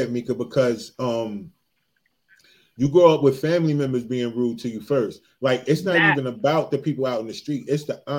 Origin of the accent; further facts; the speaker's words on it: New Jersey, United States; I'm from Jersey.